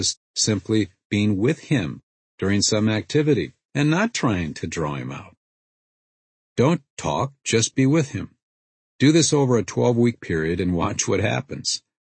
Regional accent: Peoria, Illinois, United States; I can remember that as a boy growing up in Peoria, Illinois, I would often ride my bike up and down the street.

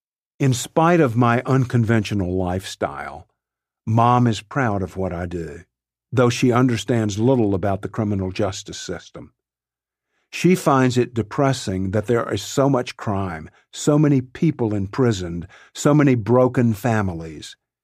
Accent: Dyersburg, Tennessee, United States; My mother inherited the family farm near Dyersburg, Tennessee, my hometown.

